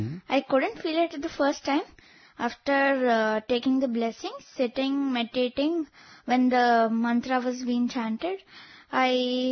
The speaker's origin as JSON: {"language": "English", "town": "Visakhapatnam", "region": "Andhra Pradesh", "country": "India", "tie": "born there", "also_born_or_lived": "Bangalore", "said": "I live in Visakhapatnam. I was born in Bangalore."}